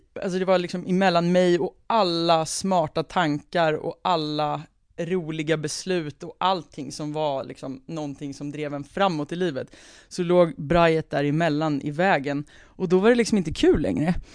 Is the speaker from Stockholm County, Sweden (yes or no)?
yes; Lidingö, Stockholm County, Sweden; Nu ska jag gå skola hemma på Lidingö istället.